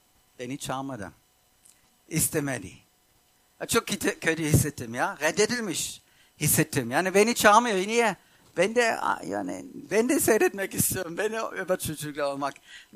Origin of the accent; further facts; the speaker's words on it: Germany; Ben kendi hayatımda bunu yaşadım. Ben Almanya'da büyüdüm. Bizim iki katlı evimiz vardı.